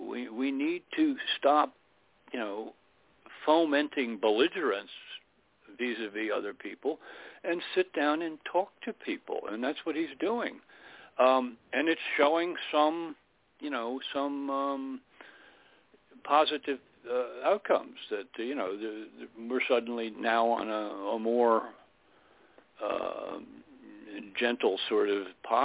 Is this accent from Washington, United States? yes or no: no; Florida, United States; I was raised in South Florida, almost on the Keys, with no air conditioning back in the late 50s and 60s.